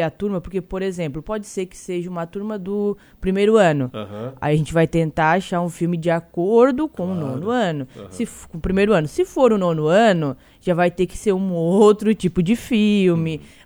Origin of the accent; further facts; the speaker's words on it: Urussanga, Santa Catarina, Brazil; Eu estou nascido e criado em Uruçanga, então eu conheço praticamente todo mundo.